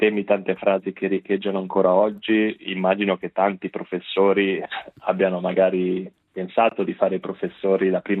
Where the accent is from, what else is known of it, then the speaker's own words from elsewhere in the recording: Italian Switzerland, Switzerland; essendo nato e cresciuto nella Svizzera italiana, non riesco ancora a staccarmi da tutti gli elvetismi